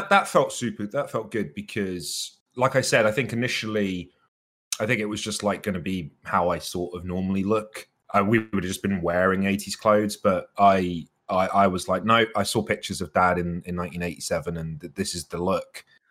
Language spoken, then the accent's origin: English; United Kingdom; I'm British, so I have a visa for the US.